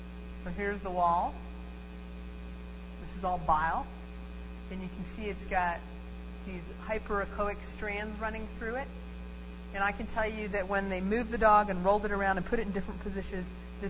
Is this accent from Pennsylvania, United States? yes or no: yes; Pennsylvania, United States; I remember I came from Pennsylvania when I moved out here